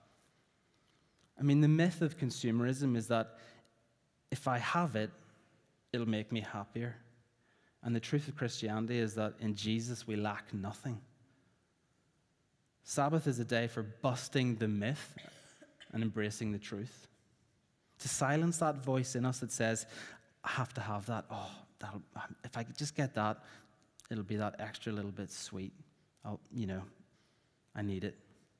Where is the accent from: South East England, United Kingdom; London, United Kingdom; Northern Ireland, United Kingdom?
Northern Ireland, United Kingdom; I remember in my hometown in Northern Ireland when I was young that almost everything was shut on a Sunday.